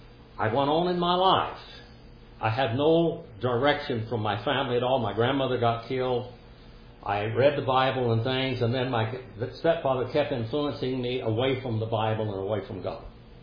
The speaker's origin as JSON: {"language": "English", "region": "Nevada", "country": "United States", "tie": "born or raised there", "said": "I grew up here in Fish Lake Valley."}